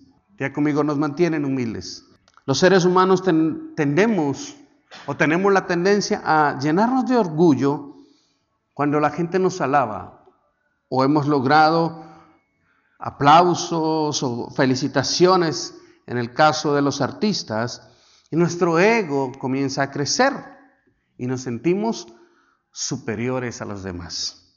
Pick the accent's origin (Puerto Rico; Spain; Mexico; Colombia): Colombia; now in United States; yo mismo soy colombiano. Pero cuando yo llegué acá a los Estados Unidos